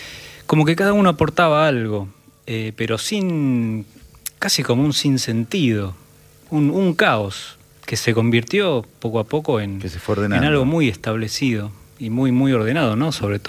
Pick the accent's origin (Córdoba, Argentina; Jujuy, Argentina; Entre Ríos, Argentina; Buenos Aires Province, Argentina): Buenos Aires Province, Argentina; Martínez; born there; yo nací en Zona Norte, nací en Martínez.